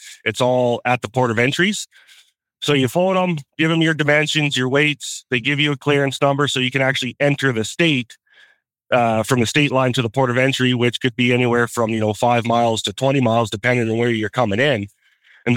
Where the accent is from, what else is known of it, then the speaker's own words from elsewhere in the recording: Canada; Oh, because I'm Canadian.